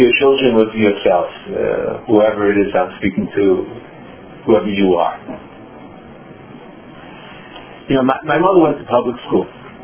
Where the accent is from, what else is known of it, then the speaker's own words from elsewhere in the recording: New York City, New York, United States; growing up in New York City, were the city colleges.